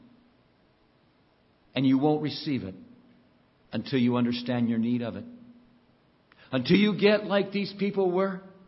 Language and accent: English; United States; I don't know what day it is for you here in Canada, but I'm from the United States.